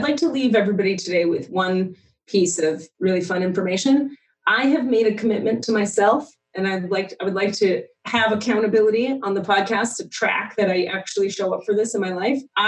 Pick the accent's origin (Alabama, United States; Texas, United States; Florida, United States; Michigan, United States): Florida, United States; Miami; And I'm from Miami, Florida originally.